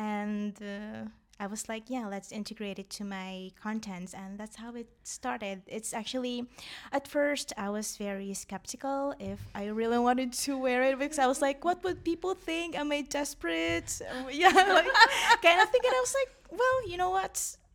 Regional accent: Philippines; moved away as an adult; now in Lisbon, Portugal; I'm originally from the Philippines. I moved in Europe when I was 23 and I've been living in Lisbon for 2 years now.

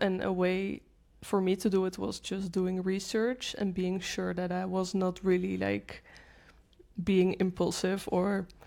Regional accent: Netherlands; I'm from the Netherlands. So yeah, I think it makes sense.

